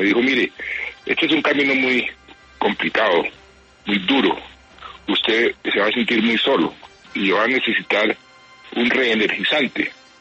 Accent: Colombia; a mí me da mucha tristeza realmente como colombiano escuchar eso, sobre todo de mi presidente

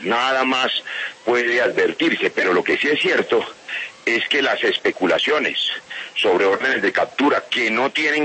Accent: Colombia

